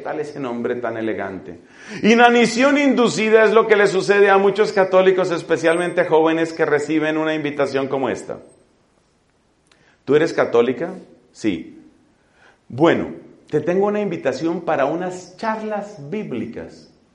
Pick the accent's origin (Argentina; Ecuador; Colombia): Colombia; El día de ayer o de anteayer, en mi país, Colombia